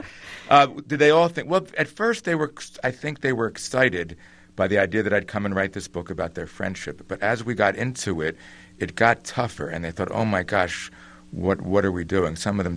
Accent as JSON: {"language": "English", "town": "Philadelphia", "region": "Pennsylvania", "country": "United States", "tie": "born or raised there", "said": "I mean, I grew up in Philadelphia"}